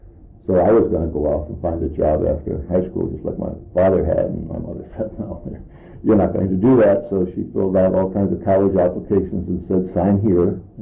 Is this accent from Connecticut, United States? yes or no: yes; Hartford, Connecticut, United States; I was born in Connecticut. I was born in Connecticut in the south end of Hartford, a fairly rough area. Had a sister, lived in an eightplex, got my early education in the public elementary schools of Hartford.